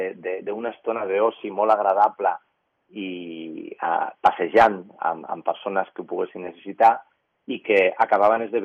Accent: Sant Just Desvern, Catalonia, Spain; que soc de Sant Just

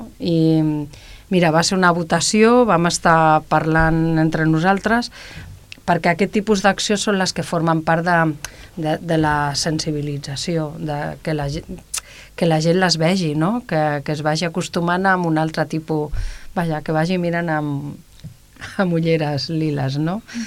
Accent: El Prat de Llobregat, Catalonia, Spain; nosaltres vam néixer aquí al Prat, totes som del Prat. Ara ja sí que vivim al Prat.

